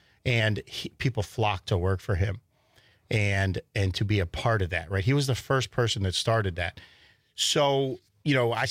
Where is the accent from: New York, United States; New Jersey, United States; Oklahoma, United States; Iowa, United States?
New Jersey, United States; I grew up in Southern New Jersey.